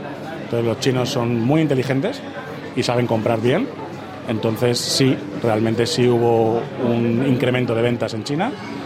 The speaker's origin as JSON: {"language": "Spanish", "country": "Spain", "lives_now": "Australia", "said": "Los españoles, la mayoría de españoles nos retiramos en nuestro país, porque bueno, es un país muy bonito para vivir"}